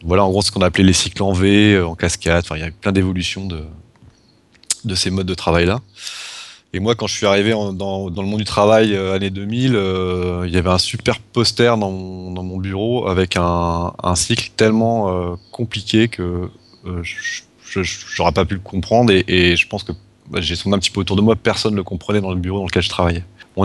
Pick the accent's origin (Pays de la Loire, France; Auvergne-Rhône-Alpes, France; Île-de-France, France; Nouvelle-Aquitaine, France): Pays de la Loire, France; Nantes; Alors moi … je suis nantais, j'ai deux enfants